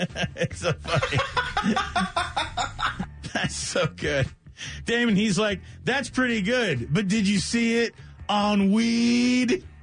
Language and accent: English; Indiana, United States; I'm not going to call it the most knowledgeable basketball crowd that I've ever seen because I'm from Indiana.